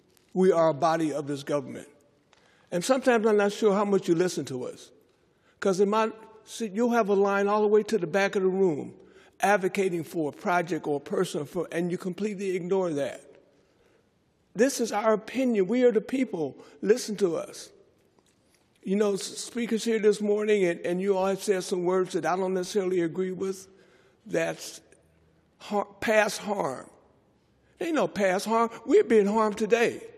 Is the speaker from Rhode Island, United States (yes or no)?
no; San Francisco, California, United States; from the Tenderloin.